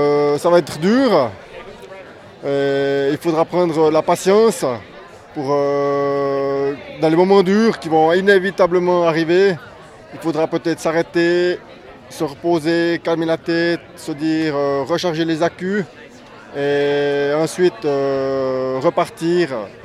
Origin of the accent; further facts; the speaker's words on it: Neuchâtel, Switzerland; je viens de Suisse, du Val de Travers, où il y a une belle course de 70 km aussi.